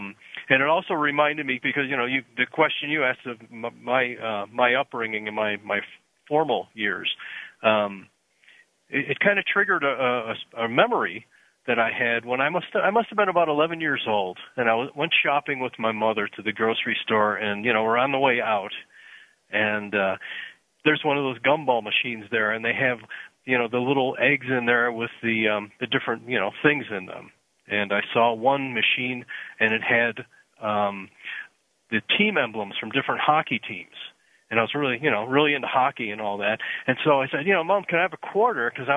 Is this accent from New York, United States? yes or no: yes; Depew, New York, United States; I grew up in a suburb of Buffalo, New York, called Depew, New York.